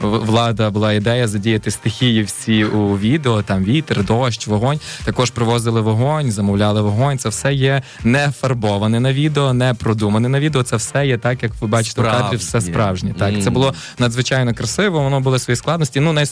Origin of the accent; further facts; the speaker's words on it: Ivano-Frankivsk Oblast, Ukraine; а я з Івано-Франківщини, з села